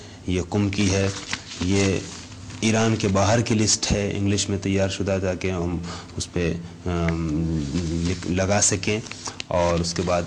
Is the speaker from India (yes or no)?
yes; India; چونکہ ہم ہندوستانی ہیں اور اردو زبان ہے